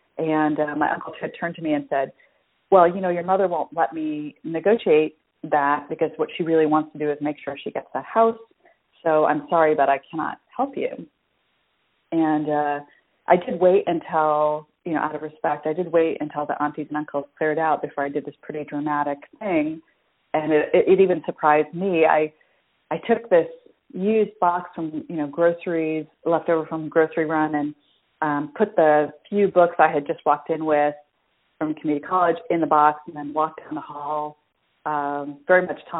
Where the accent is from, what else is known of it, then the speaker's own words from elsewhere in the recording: United States; I was raised in America since I was 4 and a half, and yet very much understood that my role as part of an Indian traditional family was to, using air quotes, marry well